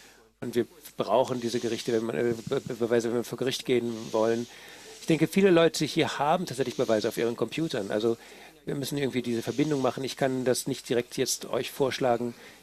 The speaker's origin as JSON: {"language": "German", "country": "Austria", "said": "Ich habe die deutsche Vorratsdatenspeicherungsgeschichte nicht so genau angeschaut als Österreicher."}